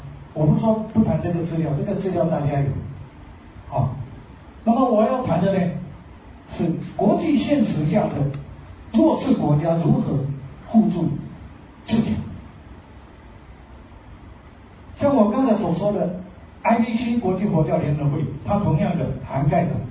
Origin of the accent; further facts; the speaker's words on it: Taiwan; 汶川大地震的时候我们台湾人捐助了多少